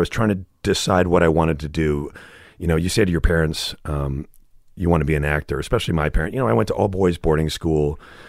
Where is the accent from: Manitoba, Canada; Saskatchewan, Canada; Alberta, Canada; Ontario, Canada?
Ontario, Canada; Toronto; born there; I'm Canadian born.